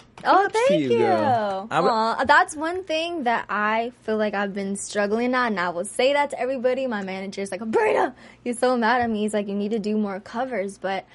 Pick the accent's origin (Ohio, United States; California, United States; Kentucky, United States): California, United States; San Diego; now in Los Angeles, United States; I'm a true Cali girl, born and raised in San Diego, living in L.A. The Bay is seriously my second home.